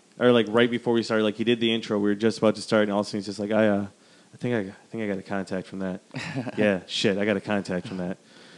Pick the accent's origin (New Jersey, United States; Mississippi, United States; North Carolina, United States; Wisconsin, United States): Wisconsin, United States; I grew up in Wisconsin.